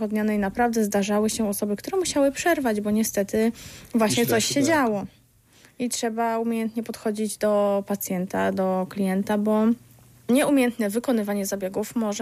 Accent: Olkusz, Lesser Poland, Poland; Ja pochodzę z Olkusza, tam, gdzie te słynne garnki się wyrabia.

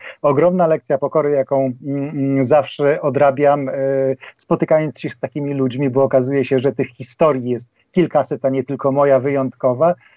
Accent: Zambrów, Podlaskie Voivodeship, Poland; also born or lived in Białystok; now in Kielce, Poland; Ja co prawda 17 lat mieszkam w Kielcach, natomiast urodziłem się na ścianie wschodniej, urodziłem się w Zambrowie, moje miasteczko na pograniczu Mazowsza i Podlasia. Przez 6 lat mieszkałem w Białymstoku.

